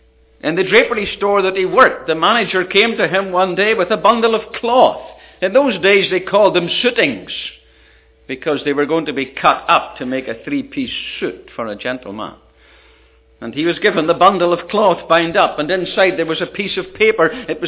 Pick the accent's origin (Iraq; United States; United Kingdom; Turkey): United Kingdom; Ballymena, Northern Ireland; his mother paid for him to have an apprenticeship in the town, Ballymena, my hometown.